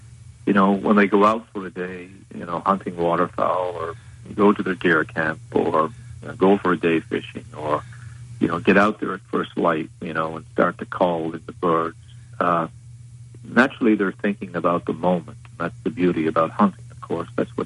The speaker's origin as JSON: {"language": "English", "region": "Newfoundland and Labrador", "country": "Canada", "tie": "born or raised there", "said": "Well, I was born and raised in Newfoundland. I grew up in very rural circumstances, particularly as a young boy."}